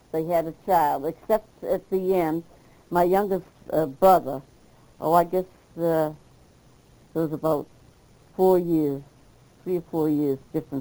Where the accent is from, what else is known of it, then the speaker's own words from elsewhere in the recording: Boston, Massachusetts, United States; born there; No, I was born in Boston